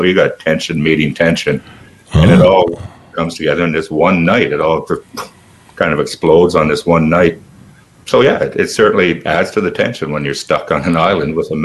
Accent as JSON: {"language": "English", "town": "Ottawa", "region": "Ontario", "country": "Canada", "tie": "born or raised there", "said": "I'm from Ottawa, born and raised. I still live in Ottawa."}